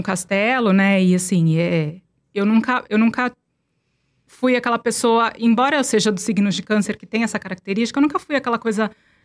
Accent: Santos, São Paulo, Brazil; Eu sou de Santos

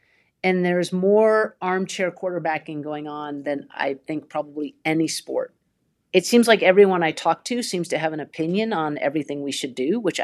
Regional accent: Vermont, United States; Like I grew up in Vermont, you stay competing in Vermont, then you compete in the Eastern region, then you move to the national level.

